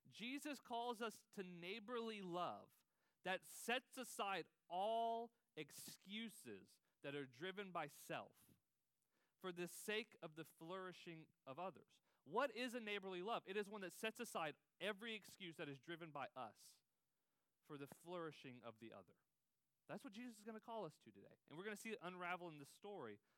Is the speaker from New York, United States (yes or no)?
no; Texas, United States; now in Pittsburgh, United States; I don't first think Mr. Rogers, because one, I'm from Texas.